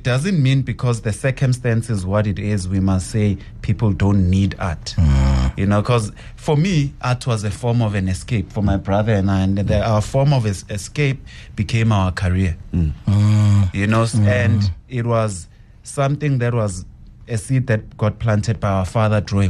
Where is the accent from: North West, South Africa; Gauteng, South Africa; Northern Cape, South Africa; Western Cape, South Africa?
Gauteng, South Africa; Soweto; Growing up in Pimville, Esoweto, my upbringing was both beautiful and also had survival.